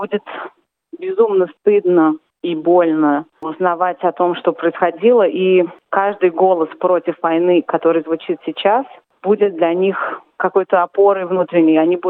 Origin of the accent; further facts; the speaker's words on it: Moscow, Russia; я из Москвы, я автор книги, историк.